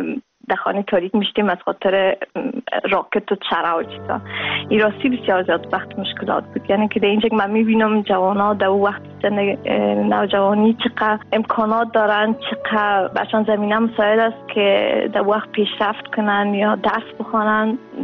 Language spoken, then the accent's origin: Persian; Afghanistan; ما از افغانستان آمدیم